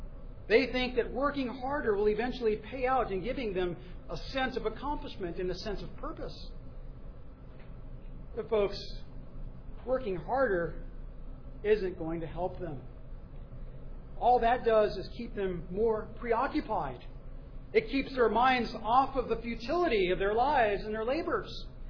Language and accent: English; United States; as an American living here in America.